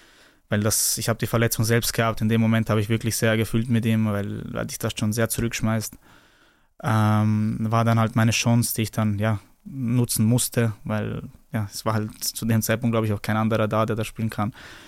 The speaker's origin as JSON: {"language": "German", "country": "Bosnia & Herzegovina", "said": "wenn du fürs Land spielst, ist ja das Land alles, zum Beispiel zumindest bei uns in Bosnien."}